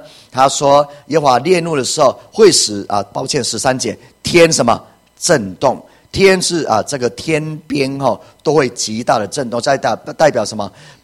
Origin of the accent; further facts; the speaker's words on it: Taichung, Taiwan; 我们台中人就比台南人更加圣洁吗？